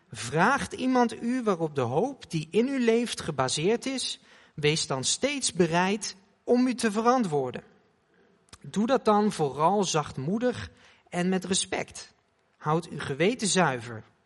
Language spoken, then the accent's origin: Dutch; Oegstgeest, South Holland, Netherlands; Zij het niet dat ik ben opgegroeid in Oegstgeest. En Oegstgeest is eigenlijk een soort buitenwijk / gemeente van Leiden.